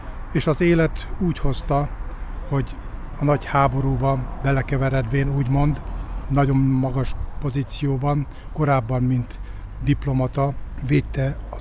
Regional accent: Sárospatak, Borsod-Abaúj-Zemplén, Hungary; Hát mint sárospataki polgárnak kötelességem nekem is

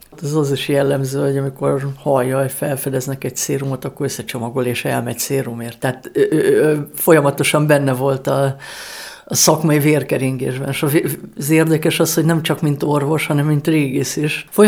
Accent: Budapest, Hungary; born there; olyan egyébként pesti vagyok születésem szerint

